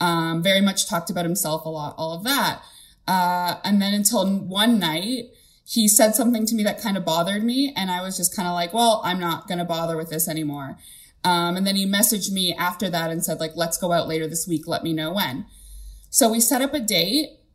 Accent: Canada; I'm 26 from Canada.

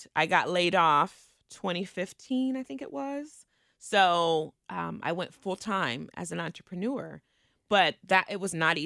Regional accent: Cincinnati, Ohio, United States; I grew up in Kennedy Heights.

